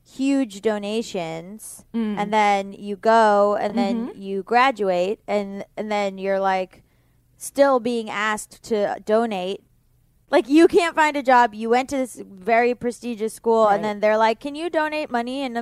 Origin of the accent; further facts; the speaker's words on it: Florida, United States; I'm from Florida, right?